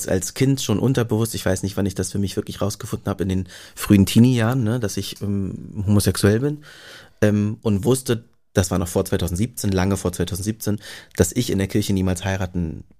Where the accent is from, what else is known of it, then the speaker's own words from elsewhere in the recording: Hamburg, Germany; 040 haben wir als Vorwahl, ist uns ganz wichtig.